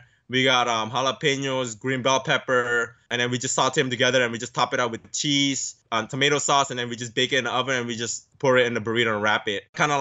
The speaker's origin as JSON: {"language": "English", "town": "San Gabriel Valley", "region": "California", "country": "United States", "tie": "born or raised there", "said": "Growing up in San Gabriel Valley, where a majority of Asians, I'm so lucky to live around that neighborhood because we could have Vietnamese food, Thai food, Cambodian food everywhere."}